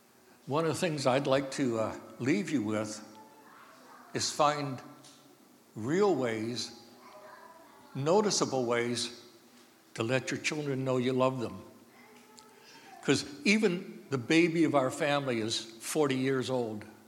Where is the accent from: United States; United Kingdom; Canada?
United Kingdom; Scotland; And I blame that on being Scottish. And I know I blame a lot of things on being Scottish, but doggone, we're a wonderful people most of the time.